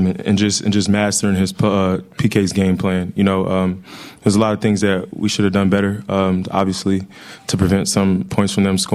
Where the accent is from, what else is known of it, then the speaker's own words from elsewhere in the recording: Austin, Texas, United States; Just growing up in Austin and having an opportunity to wear burnt orange, it's been amazing.